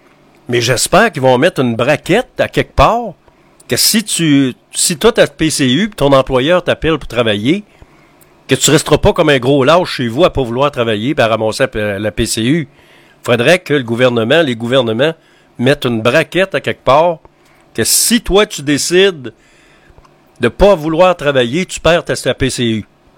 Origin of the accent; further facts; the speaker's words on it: Quebec, Canada; Pour revenir par chez nous, au Québec, au pays